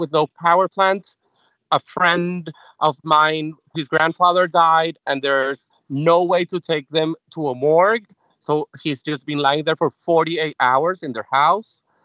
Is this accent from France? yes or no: no; Caracas, Capital District, Venezuela; I'm from Caracas